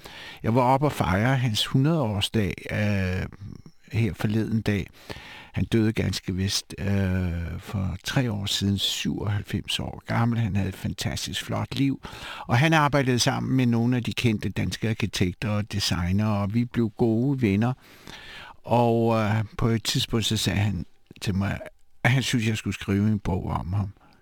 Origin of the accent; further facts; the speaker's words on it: Siberia, Russia; now in Denmark; Jeg var født og i Sibirien, hvor mine forældre var blevet deporteret fra min danske mor og min litauiske far.